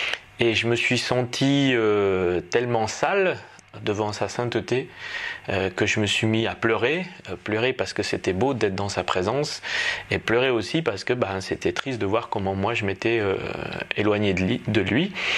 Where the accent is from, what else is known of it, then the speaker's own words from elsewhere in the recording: France; now in Switzerland; je suis français, je vis en Suisse